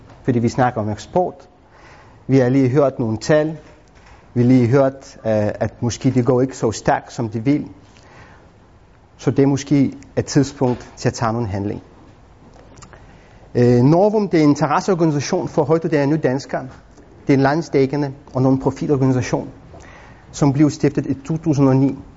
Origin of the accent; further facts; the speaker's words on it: Lithuania; accent: Lithuanian; Danish is a second language; now in Denmark; meget nemt. Jeg kommer selv fra Litauen og snakker perfekt dansk med litauisk accent